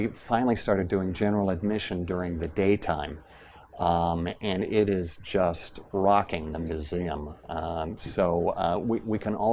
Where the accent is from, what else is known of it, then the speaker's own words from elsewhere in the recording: Las Vegas, Nevada, United States; born there; The year I was born here in Las Vegas, there were 50,000 people living here.